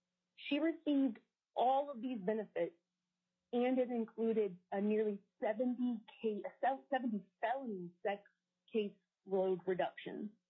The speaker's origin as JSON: {"language": "English", "town": "Anchorage", "region": "Alaska", "country": "United States", "said": "I am from Anchorage."}